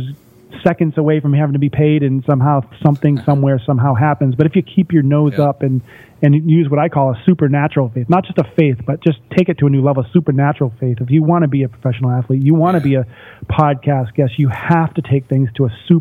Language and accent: English; Massachusetts, United States; I'm this guy that born and raised in the East Coast, Boston, Massachusetts, outside of Boston area, in a small little mill town.